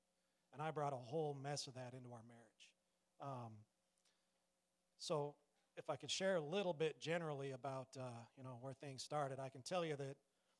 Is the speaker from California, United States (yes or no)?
yes; California, United States; At 12 years old, I grew up in Southern California, surfed a lot.